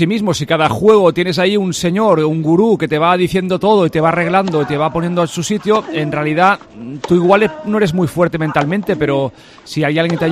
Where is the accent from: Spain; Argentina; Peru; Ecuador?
Spain; Galicia; en eso soy muy gallego, ¿no?